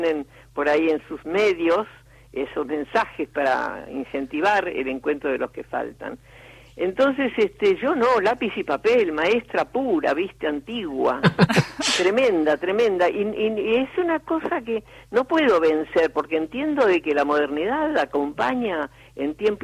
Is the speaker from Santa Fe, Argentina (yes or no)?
no; Buenos Aires, Argentina; porque en esta ciudad yo no nací, yo nací en Buenos Aires, soy porteña